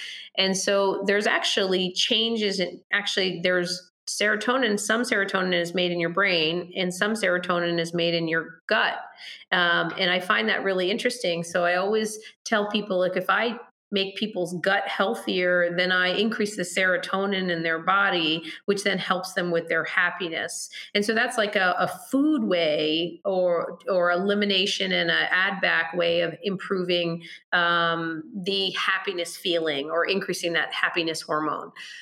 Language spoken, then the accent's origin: English; India; now in United States; I'm Indian. And so in India, people just show up and there's like 100 people